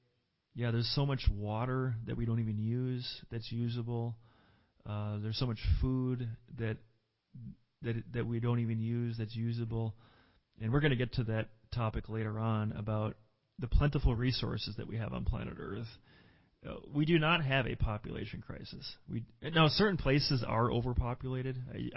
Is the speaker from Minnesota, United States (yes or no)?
yes; Minnesota, United States; In the great state of Minnesota, my home state, now it's sad because they've destroyed it.